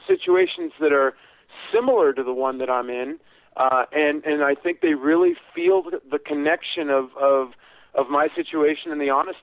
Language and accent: English; California, United States; I was raised in California, but I've always had a very, very fond feeling of the entire country of Canada.